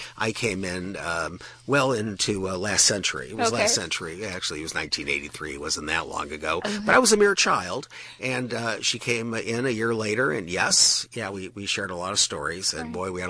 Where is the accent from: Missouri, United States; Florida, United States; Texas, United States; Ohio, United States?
Ohio, United States; Cleveland; I'm from Cleveland. You have to understand this is a big deal to me.